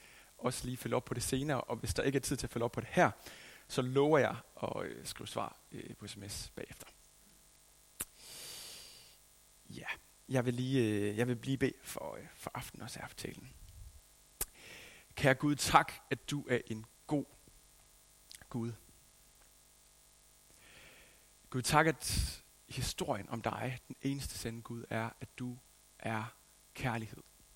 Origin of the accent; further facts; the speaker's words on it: Skjern, Central Denmark Region, Denmark; at være lige her i Skjern også i aften. Det er jo simpelthen min hjemby. Eller i hvert fald her, hvor jeg er opvokset.